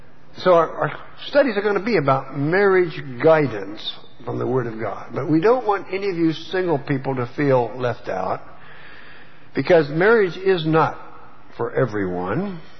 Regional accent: Houston, Texas, United States; born there; But you know, I was born twice in Texas, Houston both times. My natural birth and my baptism were both in Houston. So I feel very close to you Texans, because I is one.

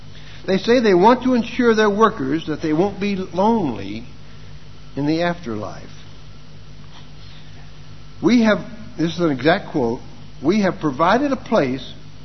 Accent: United States; In fact, I come from America

